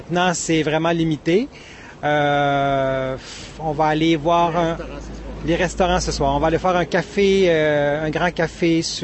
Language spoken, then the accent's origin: French; Montreal, Quebec, Canada; je viens de Montréal, Canada.